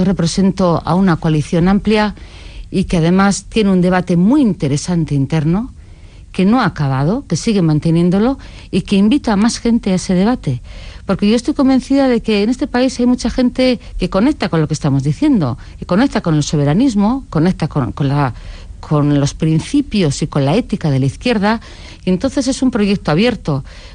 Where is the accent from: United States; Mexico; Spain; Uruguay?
Spain; Basque Country; porque somos simplemente vascos y vamos al mundo como vascos. Y eso es lo que nos define, y no necesitamos adjetivos, es nuestro sustantivo, somos vascos.